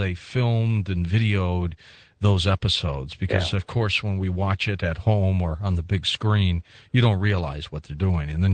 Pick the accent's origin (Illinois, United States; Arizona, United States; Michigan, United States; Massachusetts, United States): Michigan, United States; Detroit; born there; also born or lived in St. Louis; I wasn't born there. I was born in Detroit, but I moved to St. Louis in 79.